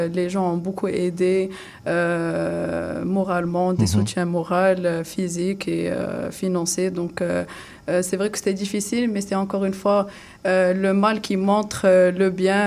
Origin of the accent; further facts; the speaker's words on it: Morocco; moved away; c'est là où j'ai quitté le Maroc et je suis allée à l'étranger.